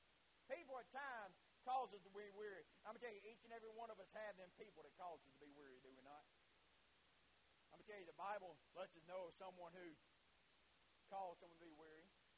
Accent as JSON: {"language": "English", "country": "United States", "said": "As an American, we don't say that, do we?"}